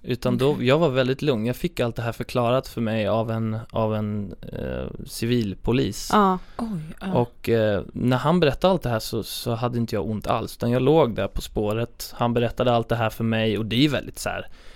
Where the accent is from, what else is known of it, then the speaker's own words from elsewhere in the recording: Östergötland, Sweden; accent: Östergötland dialect; Men det är många som tycker just östgötska som jag har är ju... Det är ju, man kan ju låta ganska trög av det.